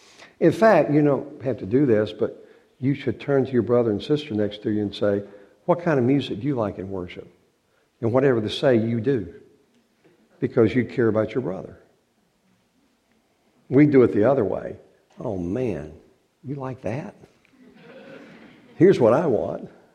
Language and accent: English; North Carolina, United States; See, I grew up, we come from North Carolina. In the Raleigh-Durham area